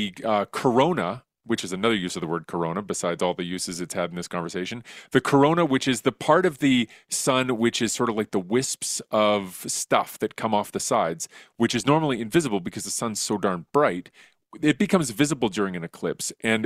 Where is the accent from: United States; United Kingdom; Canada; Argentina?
Canada; Edmonton, Alberta; I grew up in Edmonton